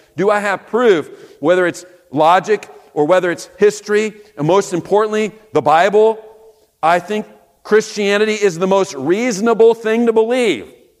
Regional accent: Kansas City, Missouri, United States; I was traveling out to California. I was leaving my hometown of Kansas City.

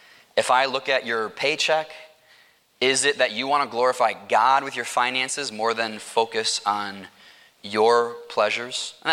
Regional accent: Chicago, Illinois, United States; I'm from Chicago, and the Chicago Bulls have a stadium

